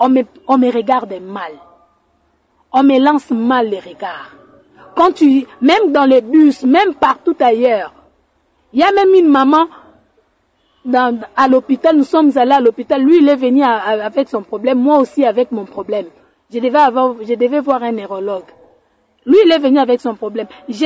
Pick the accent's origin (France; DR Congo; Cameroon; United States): DR Congo; Nous sommes des Congolais comme eux, nous sommes des êtres humains comme eux.